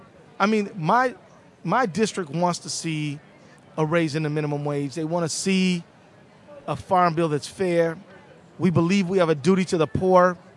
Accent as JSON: {"language": "English", "region": "Minnesota", "country": "United States", "said": "I'm from an ag state. I'm from Minnesota, right? Grain belt."}